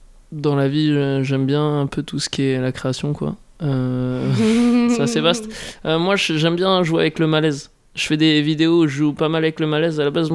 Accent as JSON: {"language": "French", "town": "Toulouse", "region": "Occitanie", "country": "France", "said": "mes amis toulousains, parce que moi je suis de Toulouse à la base"}